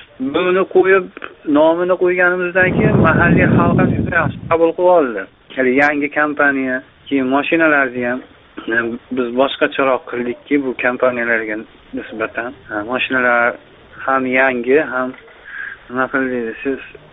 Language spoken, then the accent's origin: Uzbek; Andijan, Andijan Region, Uzbekistan; Andijonlikman.